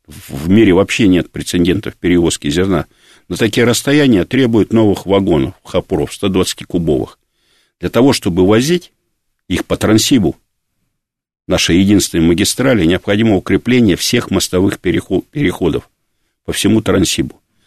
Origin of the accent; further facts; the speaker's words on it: Novosibirsk, Novosibirsk Oblast, Russia; мой родной город Новосибирск стал третьим городом, почти двухмиллионником, меньше чем за 100 лет